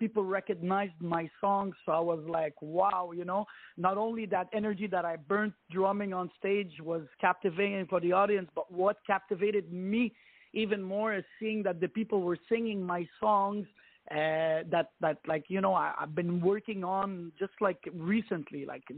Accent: Canada; you know, I'm Canadian, but my parents are originally from Lebanon.

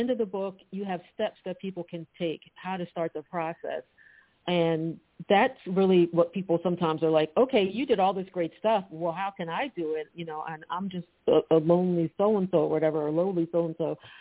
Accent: Philadelphia, Pennsylvania, United States; One of the great programs is a Jumpstart program in Philadelphia, my hometown.

